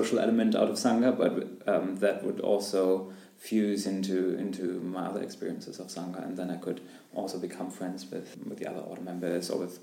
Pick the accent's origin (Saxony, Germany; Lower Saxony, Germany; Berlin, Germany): Berlin, Germany; I'm from Berlin, and I've been involved with Shradna for 6 years now